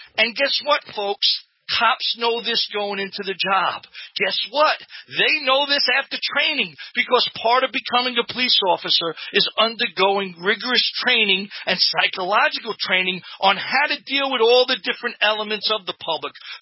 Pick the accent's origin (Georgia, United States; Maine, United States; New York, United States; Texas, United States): New York, United States; Brooklyn; growing up in East Flatbush, Brooklyn, you know, in an economically depressed area.